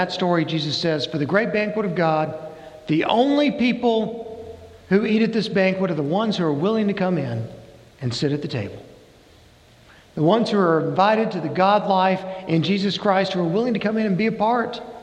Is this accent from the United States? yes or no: yes; the South, United States; Now, I grew up in the South, and where I came from, there was a word for something like that.